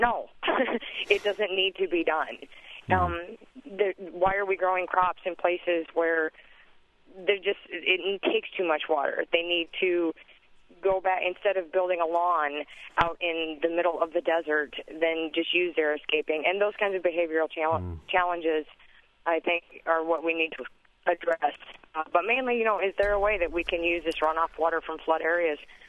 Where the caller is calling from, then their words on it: Midwest, United States; also born or lived in New Orleans; I'm from the Midwest, and we are currently actually under a lot of flood watch.